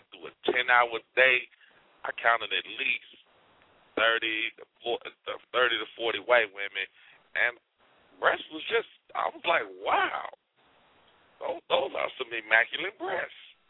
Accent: Gary, Indiana, United States; I come from Gary, Indiana. You know what I'm saying? And, yes, it's a predominantly African-American city.

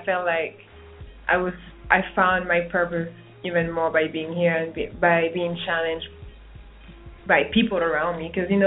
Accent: French Guiana; English is a second language; moved away as an adult; also born or lived in Paris; now in United States; I was born and raised in French Guiana in South America. French Guiana is the overseas department of France. And then I moved to Paris, studied psychology for 2 years, and English and Spanish. Then I moved to the U.S.

